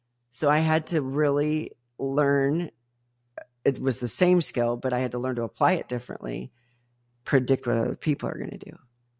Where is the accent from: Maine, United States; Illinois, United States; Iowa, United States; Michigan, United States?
Michigan, United States; Detroit; Occasionally I'll trade cars because I grew up in Motown. I grew up around the big three.